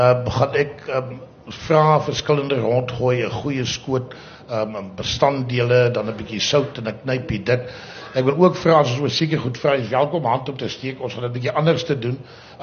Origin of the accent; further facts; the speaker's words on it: Karoo, South Africa; ek wat in die Karoo groot geword